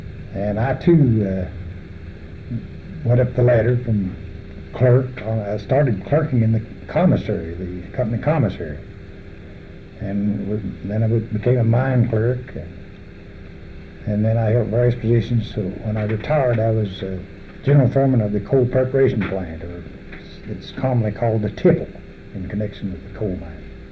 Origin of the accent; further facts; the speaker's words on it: Jonesville, Virginia, United States; I came from Jonesville, Virginia, Lee County, Virginia. And I came over here in 1936.